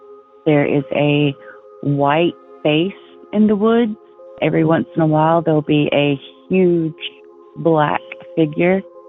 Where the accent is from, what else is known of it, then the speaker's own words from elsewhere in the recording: North Carolina, United States; I'm from North Carolina.